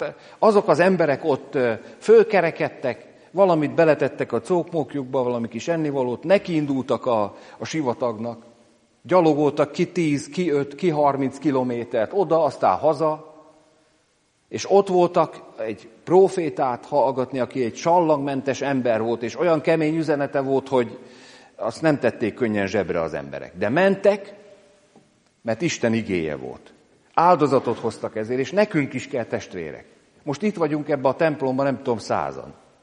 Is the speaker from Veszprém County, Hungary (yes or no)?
no; Tápiószele, Pest, Hungary; Én gyerekkoromban ugye Tápiószelén nőttem föl